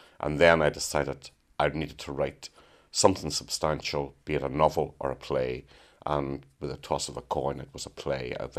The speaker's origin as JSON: {"language": "English", "town": "Buncrana", "region": "Ulster", "country": "Ireland", "tie": "born or raised there", "said": "I was born in Buncrana in 1953."}